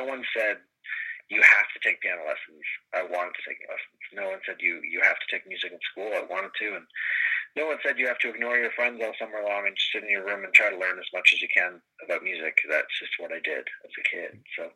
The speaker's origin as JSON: {"language": "English", "country": "Canada", "tie": "born or raised there", "said": "I'm a Canadian, and I have the culture of Canada, and I grew up in the heyday of Canada"}